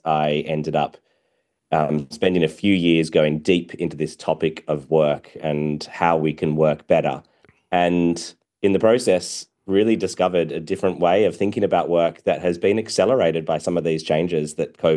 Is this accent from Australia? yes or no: yes; Australia; I'm an Australian entrepreneur who have started several businesses in Australia.